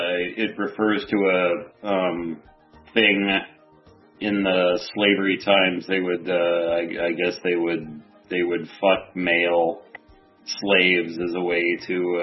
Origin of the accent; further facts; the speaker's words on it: the American West, United States; Buckaroos and I'm from the American West, so...